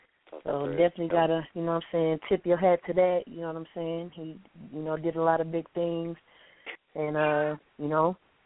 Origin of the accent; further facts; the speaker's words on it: St. Louis, Missouri, United States; Not just saying that because I'm from the Lou.